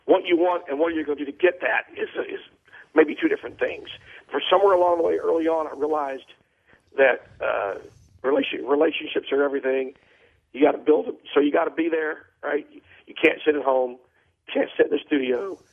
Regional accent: Hempstead, Texas, United States; When I was growing up in Hempstead, Texas, I dreamed of being a sportscaster on TV in Houston.

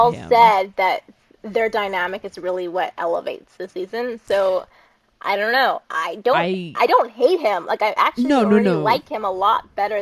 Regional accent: Canada; but as a Canadian, I've heard it be a stereotype that some places in America, and maybe probably also Canada

